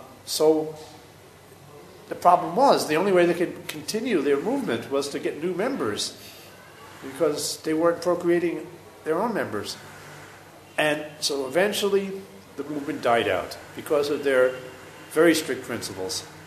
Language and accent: English; United States; I may be an American, I have an American passport, and I think I'm an American. That's right, I am an American.